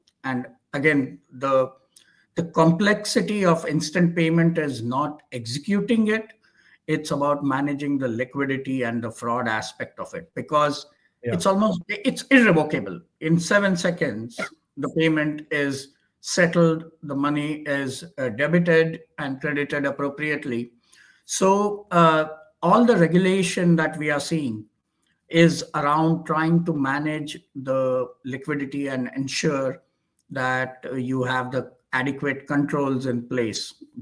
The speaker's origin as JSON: {"language": "English", "country": "India", "tie": "born or raised there", "said": "growing up in India, that's what we are used to."}